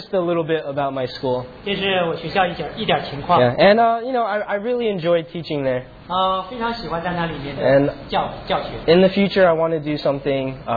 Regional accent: United States; Yeah, but since I grew up in the American education system, it's different.

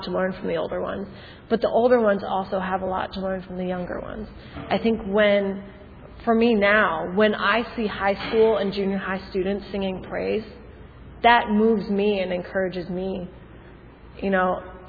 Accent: United States; We grew up in America. And my parents did not.

